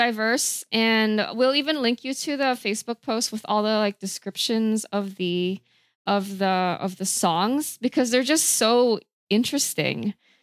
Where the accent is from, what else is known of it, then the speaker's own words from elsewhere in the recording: California, United States; But I'm just from California, so maybe not.